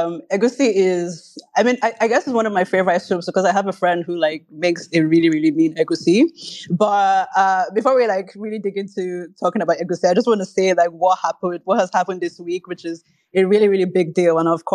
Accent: Abuja, Federal Capital Territory, Nigeria; because I grew up in Abuja, so there's like an Obasanjo Space Center, which is on Airport Road.

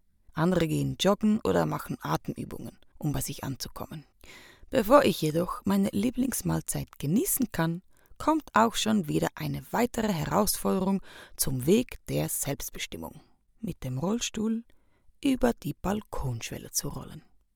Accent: Switzerland; Apero ist bei uns in der Schweiz die Zeit zum Snacken.

